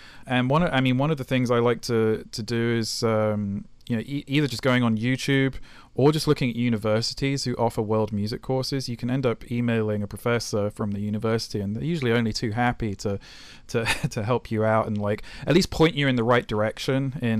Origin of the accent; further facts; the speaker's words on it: United Kingdom; I'm British